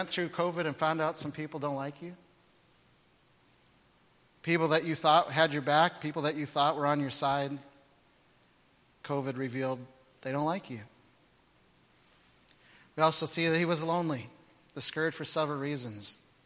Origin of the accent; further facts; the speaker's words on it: Canada; I'm a Canadian and I love hockey